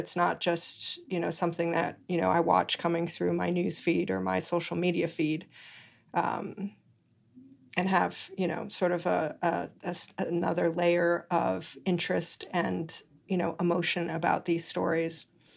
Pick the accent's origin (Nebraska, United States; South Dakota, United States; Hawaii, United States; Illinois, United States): Hawaii, United States; I was born and raised in Hawaii, and am actually technically an Asian Pacific Islander, and am part Hawaiian